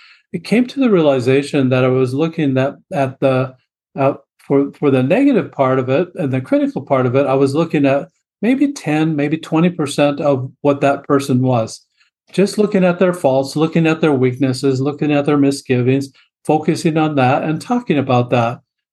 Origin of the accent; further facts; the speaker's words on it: Great Falls, Montana, United States; So I was actually raised going to church, and I grew up in Great Falls, Montana.